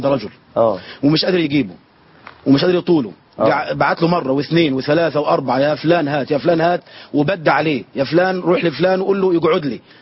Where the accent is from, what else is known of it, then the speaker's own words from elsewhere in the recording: Egypt; now in Sinai, Egypt; أولا أنا أعيش في سيناء منذ 17 سنة وأنا لست من أهل سيناء.